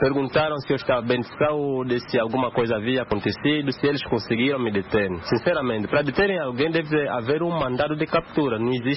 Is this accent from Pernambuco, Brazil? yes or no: no; Maranhão, Brazil; e eu sou de Maranhão.